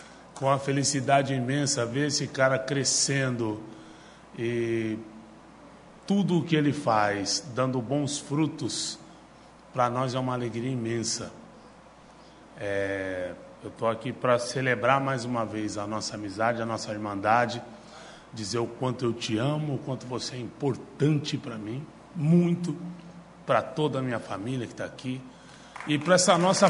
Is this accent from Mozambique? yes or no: no; Bahia, Brazil; eu sou baiano, sou daqui